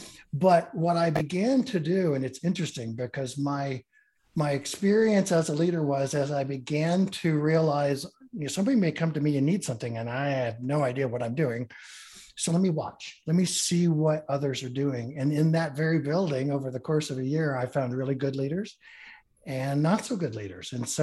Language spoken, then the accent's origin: English; California, United States; YMCA in my hometown that I'd grown up in. I was a brat, you know, in every program, in the pool every night, all that fun stuff in Southern California.